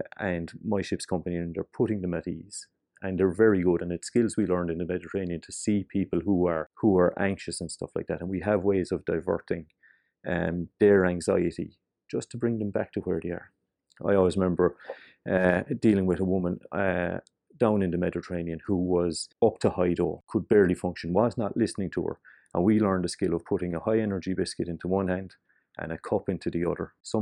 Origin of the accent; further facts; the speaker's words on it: Cork, Munster, Ireland; now in Dublin, Ireland; You know, we are from Cork.